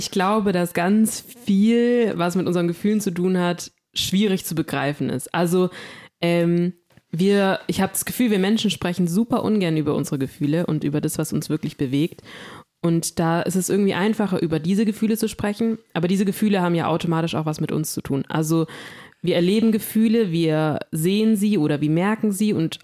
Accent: Villingen-Schwenningen, Baden-Württemberg, Germany; ich komme ursprünglich aus Villingen-Schwenningen. Villingen ist Badisch, Schwenningen ist Württembergisch. Das heißt, ich bin so ein Mischmasch, weil mein Papa kommt aus Villingen, meine Mama aus Schwenningen.

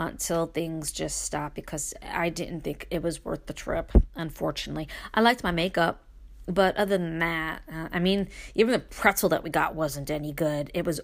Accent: Brooklyn, New York, United States; If you've ever wondered what it would be like for a girl or a boy even growing up in Brooklyn, my book can help you with that.

